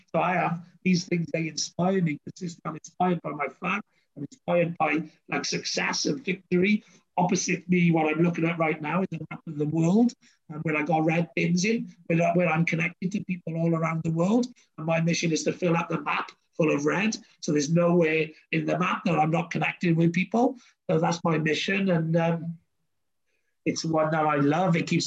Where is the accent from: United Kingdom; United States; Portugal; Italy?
United Kingdom; Wales; I'm passionate Welsh, but I'm also passionate British. My grandfather's from Yorkshire. My grandmother's from Dublin, Ireland